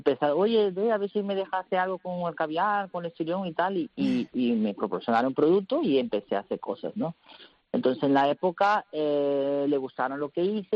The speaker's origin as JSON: {"language": "Spanish", "country": "Brazil", "said": "tanto en España como en Sudamérica, porque soy de Brasil."}